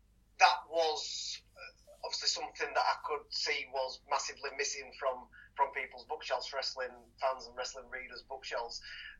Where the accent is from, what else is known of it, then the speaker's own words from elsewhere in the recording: Huddersfield, Yorkshire and the Humber, United Kingdom; He was from my hometown of Huddersfield